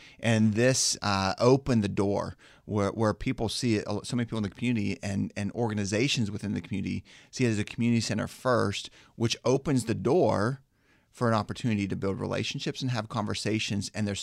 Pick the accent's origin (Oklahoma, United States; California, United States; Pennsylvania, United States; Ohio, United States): Pennsylvania, United States; Pittsburgh; And I remember when I was 9 years old, I grew up in Pittsburgh, and I was at a local fast food place on McKnight Road.